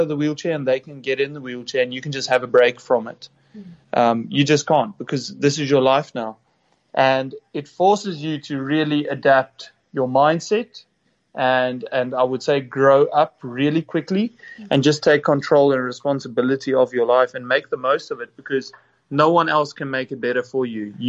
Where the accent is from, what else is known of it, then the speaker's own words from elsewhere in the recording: St. Francis, Eastern Cape, South Africa; ever since I grew up in the Eastern Cape, in St. Francis, you know, swimming in rock pools, jumping off cliffs, riding bikes